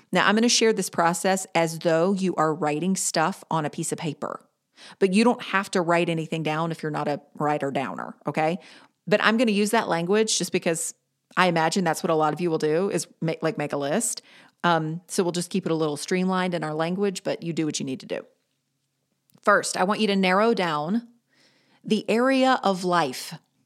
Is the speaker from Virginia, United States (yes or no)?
no; Greensboro, North Carolina, United States; The other two events are in DC and Greensboro, my hometown.